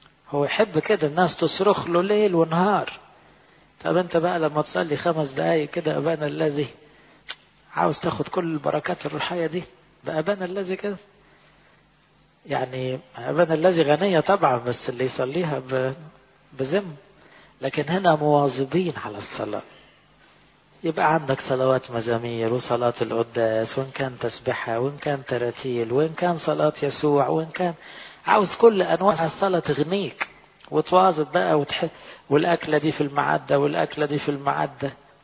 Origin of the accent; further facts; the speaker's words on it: Egypt; والحمد لله عندنا في مصر أكثر من 80% من الشعب القبطي قديسين من النوع ده